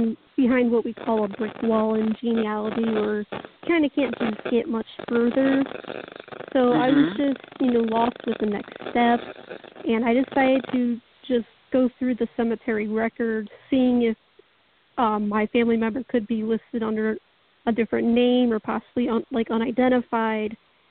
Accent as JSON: {"language": "English", "region": "Ohio", "country": "United States", "tie": "born or raised there", "said": "I noticed that this discovery was in Strongsville, Ohio, probably 15 minutes away from my hometown."}